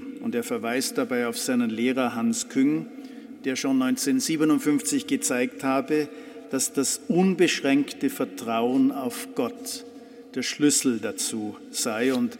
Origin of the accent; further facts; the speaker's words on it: Austria; Ich bin Österreicher.